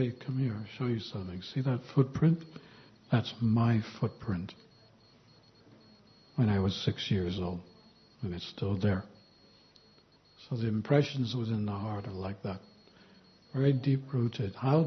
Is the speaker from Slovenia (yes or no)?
yes; Ljubljana, Slovenia; I'm from Slovenia. I'm also from Ljubljana.